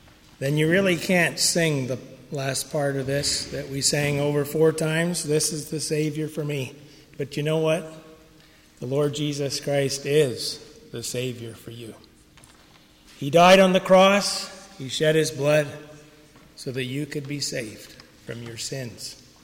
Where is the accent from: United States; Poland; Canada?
Canada; Ontario; Most of you know that I'm from Ontario